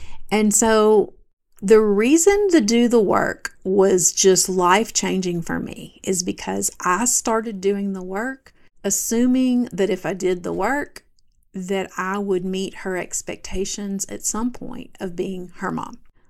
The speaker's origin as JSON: {"language": "English", "region": "the South", "country": "United States", "said": "I am from the South. This was in the South. I lived in Mississippi."}